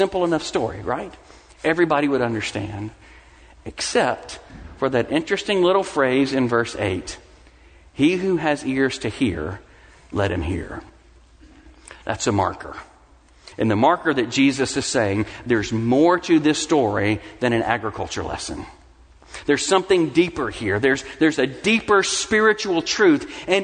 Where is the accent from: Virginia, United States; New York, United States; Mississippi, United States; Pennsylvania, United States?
Mississippi, United States; I grew up in Mississippi, and half of my family were farmers, and I helped some of them get their fields ready for planting.